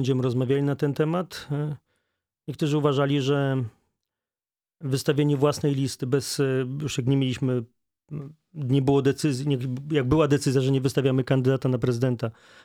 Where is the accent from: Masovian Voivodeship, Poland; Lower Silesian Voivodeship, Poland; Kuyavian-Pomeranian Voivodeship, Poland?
Lower Silesian Voivodeship, Poland; Wrocław; bo jestem z Wrocławia, mieszkam tutaj